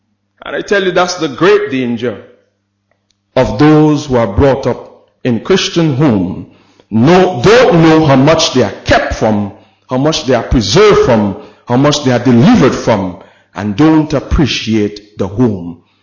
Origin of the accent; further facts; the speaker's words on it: St. Kitts & Nevis; You know, I come from St. Kitts, and as a young lad, I say it before I got married, you know, every day we had a meeting.